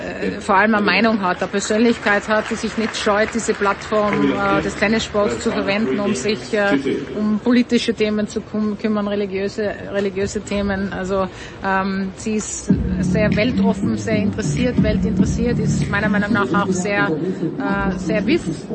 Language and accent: German; Tyrol, Austria; Natürlich für mich als Tirolerin ist es nochmal spezieller, sowas miterleben zu dürfen.